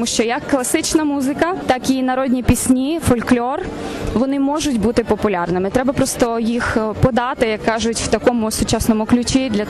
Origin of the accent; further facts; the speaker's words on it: Chernivtsi Oblast, Ukraine; і я з Буковини.